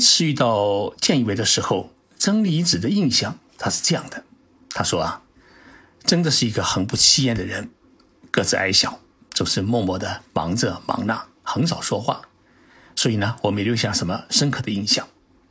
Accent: Zhejiang, China; 与浙江省啊，也是我的老家，是友好姐妹省县，两地的特征呢十分的相似。

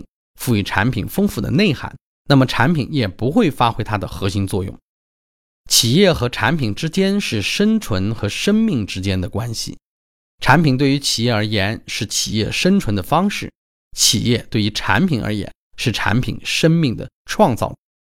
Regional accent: China; 跟我们中国人呢所需要的已经十分贴近了

